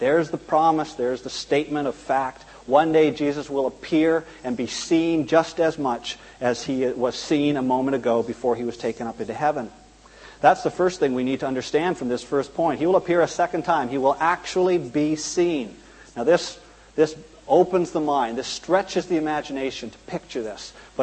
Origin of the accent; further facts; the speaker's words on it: Brockville, Ontario, Canada; when I was a little boy, growing up in Brockville, Ontario, the word appointment meant one thing.